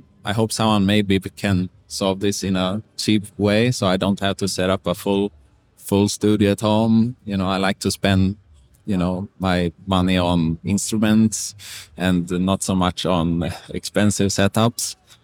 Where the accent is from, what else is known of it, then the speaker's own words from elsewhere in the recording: Sweden; also born or lived in Beijing, China / California, United States; I come from Sweden. I lived in Beijing. I lived in California.